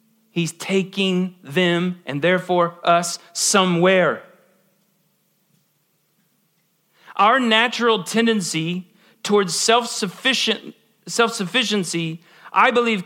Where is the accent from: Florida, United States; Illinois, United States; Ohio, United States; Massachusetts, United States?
Ohio, United States; I grew up in Ohio. It's an Ohio thing.